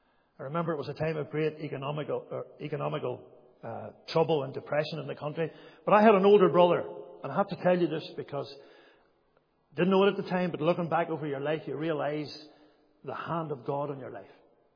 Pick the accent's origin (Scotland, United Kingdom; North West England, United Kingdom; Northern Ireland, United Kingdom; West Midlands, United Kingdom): Northern Ireland, United Kingdom; When I think about those years as a boy growing up in Makara was very much like a lot of towns in the 70s, mid 70s, late 70s, early 80s, very much became a polarized town with the Troubles.